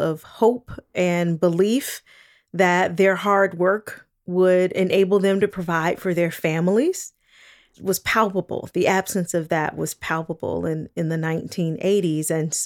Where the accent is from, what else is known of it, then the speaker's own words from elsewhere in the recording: Gary, Indiana, United States; I grew up in Gary, Indiana in the 1980s, and the steel industry was in steep decline at the time.